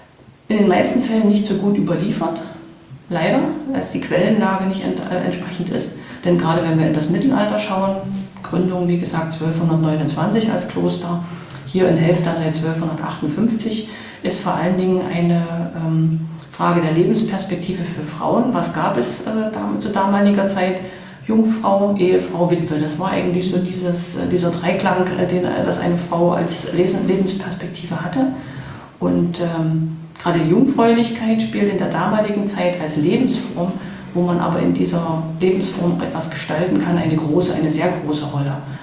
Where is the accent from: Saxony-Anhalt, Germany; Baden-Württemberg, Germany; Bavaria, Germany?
Saxony-Anhalt, Germany; Halle; in meiner Heimatstadt Halle